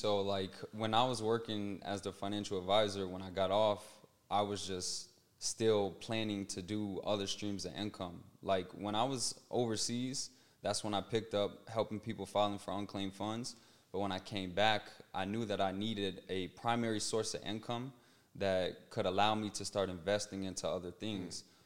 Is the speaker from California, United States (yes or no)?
no; Louisiana, United States; born there; Like I told you, I was born in Louisiana.